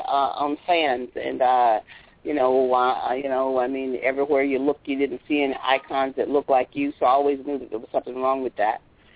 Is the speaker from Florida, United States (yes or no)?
yes; Florida, United States; and I grew up in Florida, raised by my grandparents.